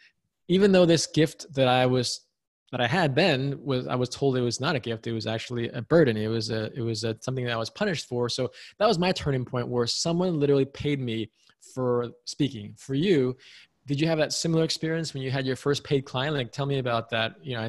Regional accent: New York, United States; I was born and raised in New York.

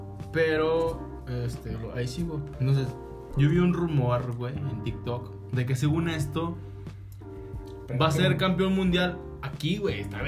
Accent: Mexico; Sí, y somos mexicanos, somos chingones, güey.

